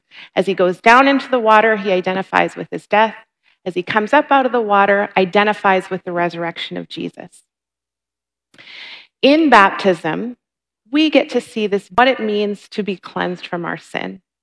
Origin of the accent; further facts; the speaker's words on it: Minnesota, United States; I grew up in Minnesota. It's known for thousands and thousands of lakes.